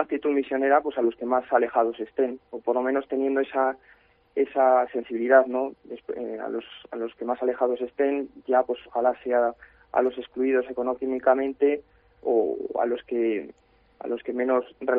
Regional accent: Ávila, Castile and León, Spain; en Ávila Capital, sí. Estoy en el barrio donde también, porque yo procedo del barrio del Sur, yo vivo en la avenida Juan Pablo II, ¿no?

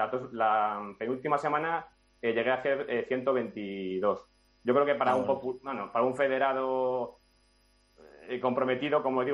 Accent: Macotera, Castile and León, Spain; yo creo que 4 de los más avanzados, 4 de 7 somos de Macotera, que ya es decir

